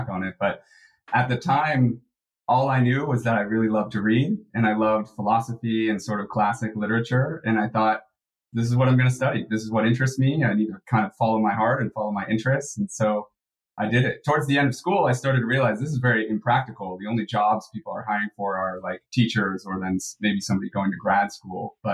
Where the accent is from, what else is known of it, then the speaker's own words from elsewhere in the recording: Los Angeles, California, United States; Yeah, one of the proud few born and raised in LA, not a transplant. I grew up in the Valley, which is about 20 minutes from the city center.